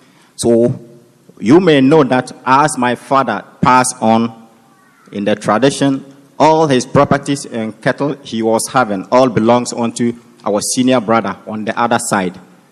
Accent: Ghana; I'm from Ghana.

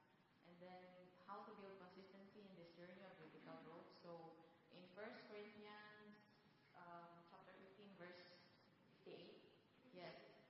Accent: Philippines; I'm from the Philippines, so I'll be speaking for this group.

